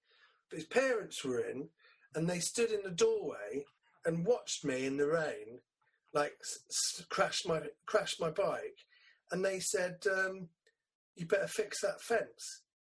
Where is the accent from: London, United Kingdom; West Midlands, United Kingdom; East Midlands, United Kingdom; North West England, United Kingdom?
London, United Kingdom; also born or lived in St Albans; we grew up in London.